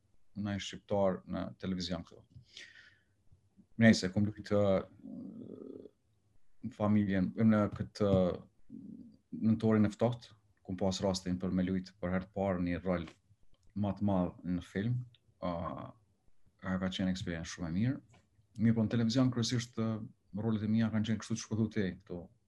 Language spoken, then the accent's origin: Albanian; Kosovo; që mund me thonë që jam prej Kosovës ose shqiptar